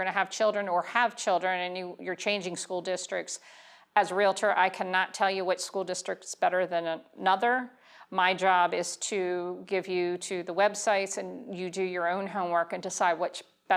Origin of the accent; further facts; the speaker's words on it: Maryland, United States; I'm a transplant. I'm from Maryland, I know, but I've been here for 32 years.